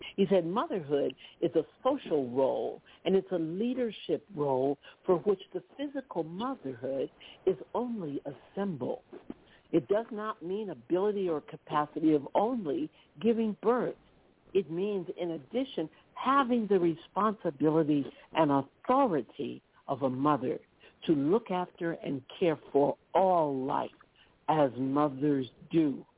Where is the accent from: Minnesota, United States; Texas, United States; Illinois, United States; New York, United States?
New York, United States; I'm from New York.